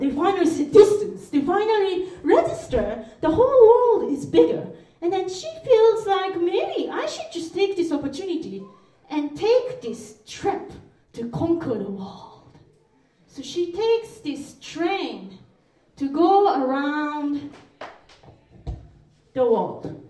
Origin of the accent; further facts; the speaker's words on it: Japan; English is a second language; now in New York City, United States; I come from Japan, so like, I'm used to this punctual, fast train, right?